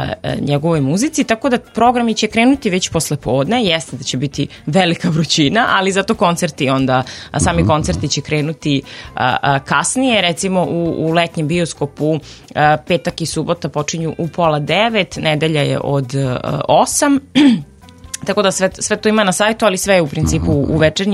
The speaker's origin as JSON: {"language": "Serbian", "town": "Novi Sad", "region": "Vojvodina", "country": "Serbia", "tie": "born there", "said": "evo ja sam rođena Novosađanka"}